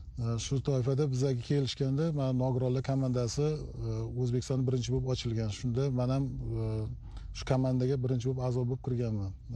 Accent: Toytepa, Tashkent Region, Uzbekistan; Kelib chiqishimizni O'zbekiston Respublikasida Toshkent viloyatida To'ytepa shahar, hozirgi paytda Toshkent viloyatini markazi Nurafshon shahrida tug'ilganman.

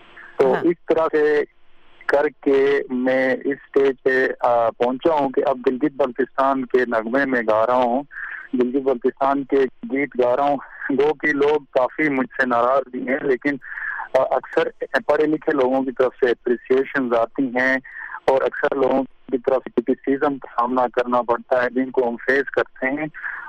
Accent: Minimarg, Gilgit-Baltistan, Pakistan; میرا تعلق گلگت بلتستان کے ایک ڈسٹرکٹ سے, ڈسٹرکٹ استور سے, اور استور کی ایک وادی منی مرگ سے میرا تعلق ہے. اور وہاں کی جو وادی ہے منی مرگ کی, وہ ٹوریزم کے حوالے سے اور خوبصورتی کے حوالے سے پورے پاکستان میں مشہور ہے.

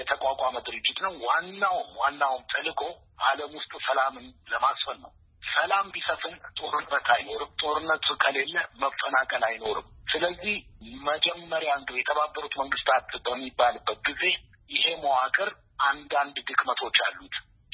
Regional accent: Addis Ababa, Ethiopia; also born or lived in Beirut; ተወልጄ ያደኩት እዚሁ አዲስ አበባ ነው

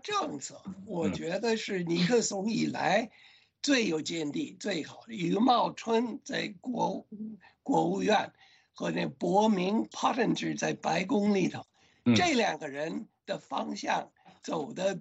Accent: United States; 中国的老百姓的日常生活的价值观跟我们美国人没有两样的

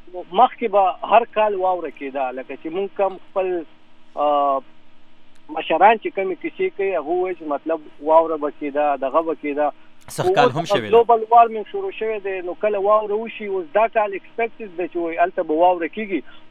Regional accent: Pakistan; now in United States; موږ تعلق د پاکستان نه دی

